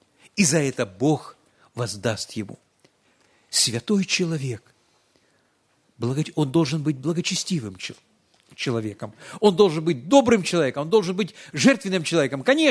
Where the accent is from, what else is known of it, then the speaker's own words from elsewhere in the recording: Krasnodar, Krasnodar Krai, Russia; вот я сам из Краснодара, да? У нас в Краснодаре есть большой гипермаркет